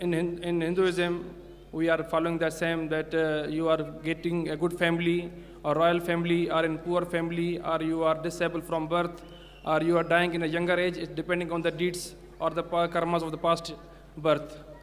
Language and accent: English; Pakistan; I'm from Pakistan.